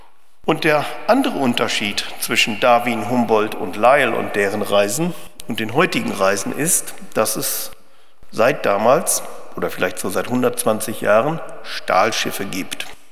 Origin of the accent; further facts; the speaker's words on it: Bielefeld, North Rhine-Westphalia, Germany; Ich bin in Bielefeld groß geworden.